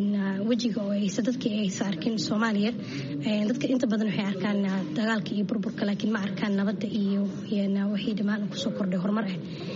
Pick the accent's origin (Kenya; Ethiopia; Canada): Canada; Toronto, Ontario; born or raised there